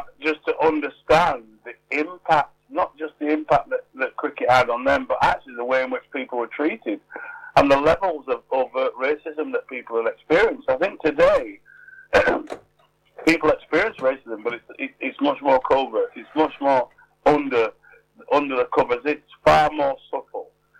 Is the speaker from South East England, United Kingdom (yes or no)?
no; Bradford, Yorkshire and the Humber, United Kingdom; born there; I was born in Bradford and my sister was born in Jamaica.